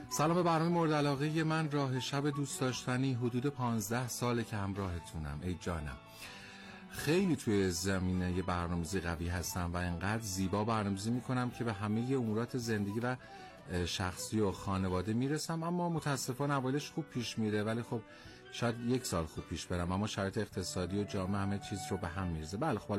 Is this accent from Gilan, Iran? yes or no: no; Kerman, Iran; خب حالا اصالتا خودم کرمانی هستم